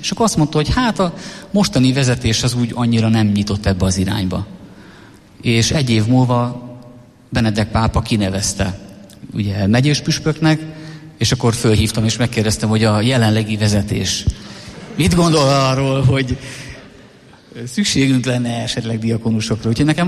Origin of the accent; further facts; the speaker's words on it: Szabolcs-Szatmár-Bereg, Hungary; És ilyen szabolcsi gyerek vagyok, sokat dolgoztunk a kertben, sokat segítettünk